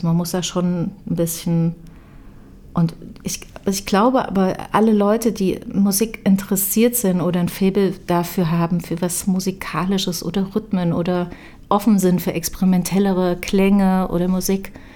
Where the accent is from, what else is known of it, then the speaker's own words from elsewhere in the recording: Weimar, Thuringia, Germany; Ich komme ja aus Weimar, da ist das schon bekannt